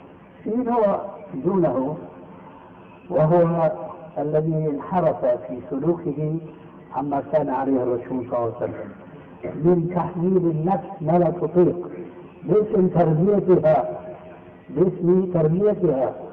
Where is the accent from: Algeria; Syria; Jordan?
Syria; تلقفها بعض العامة عندنا في سوريا